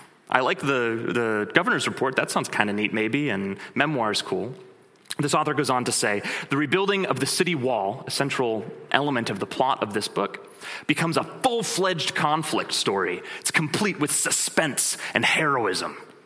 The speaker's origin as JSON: {"language": "English", "country": "Canada", "said": "Generation Z, or because we're Canadian, Gen Z, is a generation that follows millennials."}